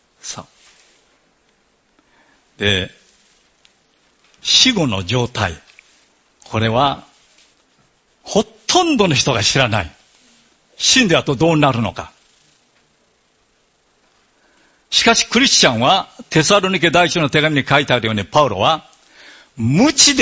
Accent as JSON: {"language": "Japanese", "region": "Okinawa", "country": "Japan", "said": "私たち沖縄の人たちは、もうやがてお盆が来ますね。"}